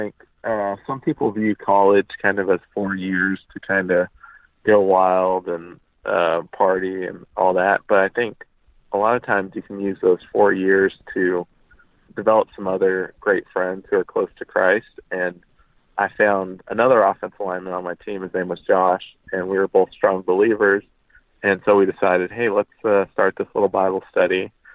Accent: Dallas, Texas, United States; the Northeast, compared to Texas, growing up in Dallas, everybody went to church, and it was just kind of like a cultural thing that you would do before you went to lunch.

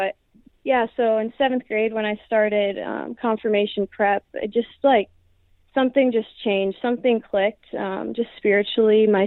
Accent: Fargo, North Dakota, United States; born there; now in Bismarck, United States; I was born in Fargo, North Dakota, and then moved to a couple different states after that, and now we're back in North Dakota, in Bismarck, actually.

